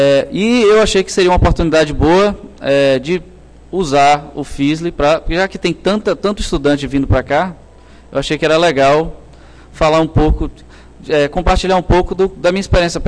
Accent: Salvador, Bahia, Brazil; eu sou baiano, de Salvador

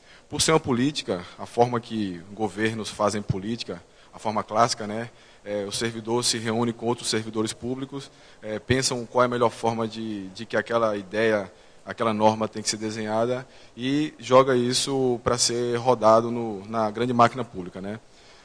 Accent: Recife, Pernambuco, Brazil; Eu sou recifense, então estar aqui numa terra tão distante e tão fria é um prazer.

